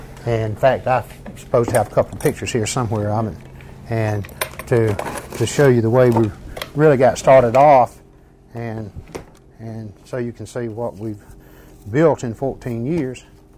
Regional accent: Milton, Florida, United States; also born or lived in Pensacola; But we moved to Milton when I was quite young. I was born in Pensacola and raised in Milton, Florida, in Bagdad, Florida.

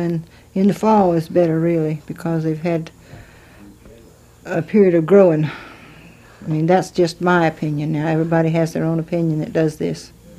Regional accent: Miami, Florida, United States; I'm born and raised in Miami.

